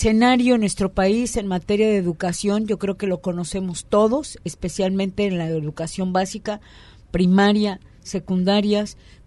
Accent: Mexico

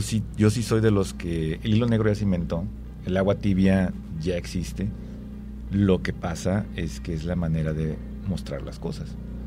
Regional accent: Mexico; tú y yo no somos mexicanos en el sentido de hace 50 años. Podríamos seguir llamándonos mexicanos, sí, es cierto.

